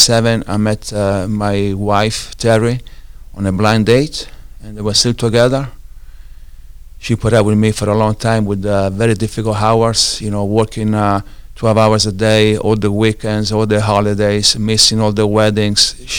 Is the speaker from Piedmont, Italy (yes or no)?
no; Rome, Lazio, Italy; moved away as an adult; now in United States; I'm from Rome.